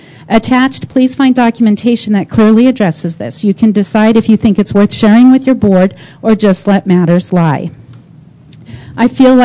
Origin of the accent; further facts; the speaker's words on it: Pueblo, Colorado, United States; from Pueblo, and I am here today introducing into public record 47 letters of opposition.